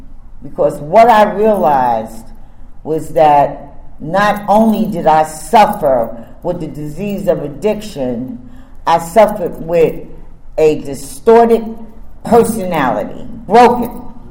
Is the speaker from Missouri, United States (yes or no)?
no; New Jersey, United States; It was like, you know, because I'm from New Jersey, I'm from North.